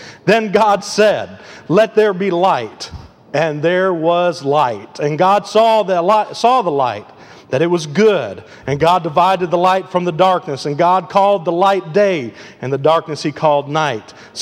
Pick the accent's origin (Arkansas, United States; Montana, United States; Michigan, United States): Michigan, United States; I don't know where anything is. I'm from Michigan.